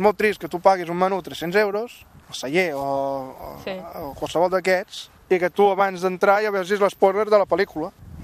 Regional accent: Vic, Catalonia, Spain; Jo vinc al mig de Vic.

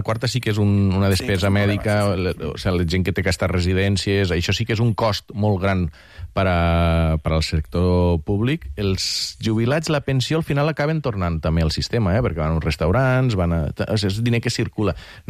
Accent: Catalonia, Spain; jo soc de les Terres de l'Ebre.

